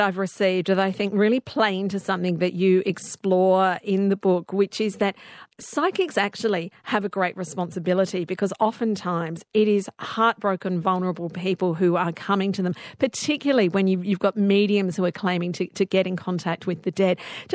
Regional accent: Adelaide, South Australia, Australia; growing up in Adelaide

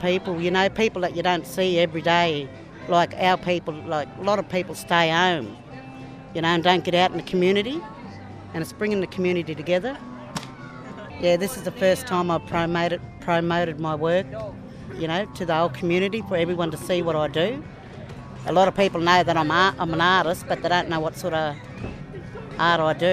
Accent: Mildura, Victoria, Australia; I was born in Mildura.

